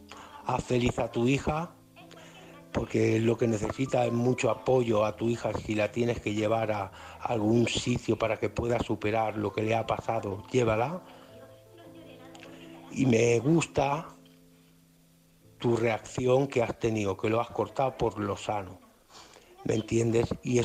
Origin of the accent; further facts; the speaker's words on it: Alcoy, Valencian Community, Spain; os escucho todas las noches, soy de Alcoy, Alicante.